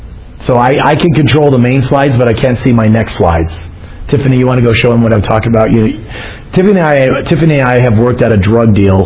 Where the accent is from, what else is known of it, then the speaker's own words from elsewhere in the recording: Arizona, United States; I grew up in Arizona, and there is a religious denomination that has a temple in Mesa.